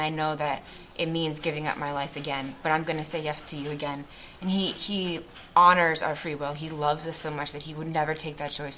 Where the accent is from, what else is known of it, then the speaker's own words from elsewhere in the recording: Souderton, Pennsylvania, United States; now in Brazil; So I grew up here in Souderton area, and I moved to Brazil in 2010 was my first term.